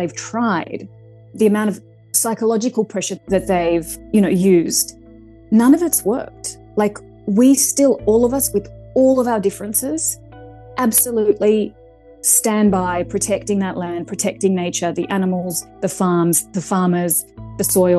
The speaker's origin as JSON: {"language": "English", "country": "Serbia", "said": "I am from Serbia."}